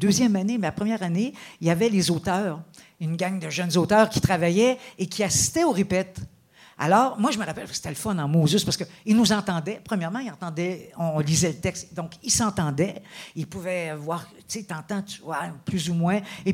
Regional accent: Quebec City, Quebec, Canada; j'ai fait le conservatoire d'art dramatique à Québec, moi, je viens de Québec

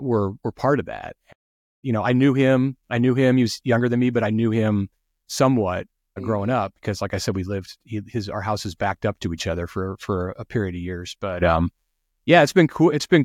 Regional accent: Omaha, Nebraska, United States; So I was raised here in Omaha in the Jewish community, you know, grew up in the synagogue, you know, and that's what I knew.

